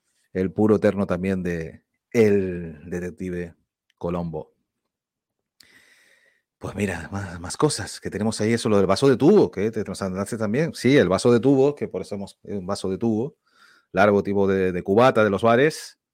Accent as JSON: {"language": "Spanish", "region": "Canary Islands", "country": "Spain", "accent": "Canarian", "said": "Pues mira, pues a veces me dice que yo tengo voz de podcaster y mi acento canario, ¿no? Aunque cuando hago la voz así más para el podcast, no está tan acentuado el acento canario, ¿no?"}